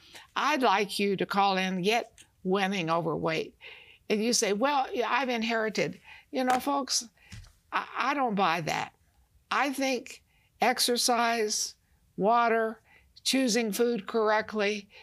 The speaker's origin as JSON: {"language": "English", "region": "the South", "country": "United States", "tie": "born or raised there", "said": "I was raised in the South. You know, we fried chicken."}